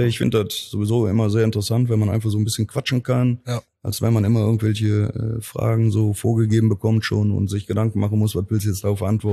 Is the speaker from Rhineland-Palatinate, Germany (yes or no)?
no; Cologne, North Rhine-Westphalia, Germany; Ich bin eine Kölsche Junge, ich wohne hier in Köln, egal wo ich Trainer bin, ob hier Saarbrücken, Rostock, Cottbus. Also meine Heimat wird immer Köln bleiben.